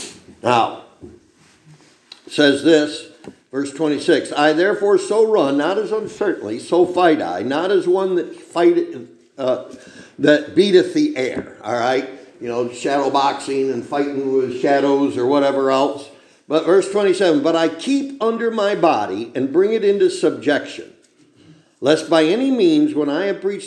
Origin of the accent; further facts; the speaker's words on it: New York, United States; I grew up in Cattaraugus County, New York, and we came back to New York.